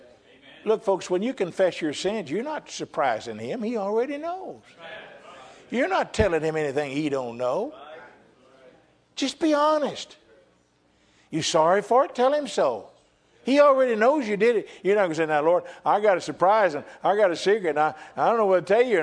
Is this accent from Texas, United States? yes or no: yes; Texas, United States; Well, I was from Texas. I was full of them.